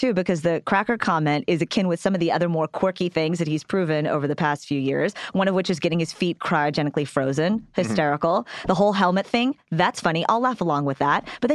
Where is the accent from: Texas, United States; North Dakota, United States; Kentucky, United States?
Texas, United States; I'm from Texas. I like football.